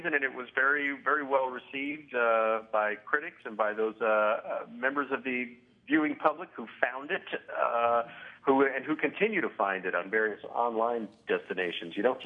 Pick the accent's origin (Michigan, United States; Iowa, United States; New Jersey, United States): New Jersey, United States; also born or lived in Mount Kisco; Actually, I was born in Mount Kisco, New York, but I really grew up in New Jersey, over the river.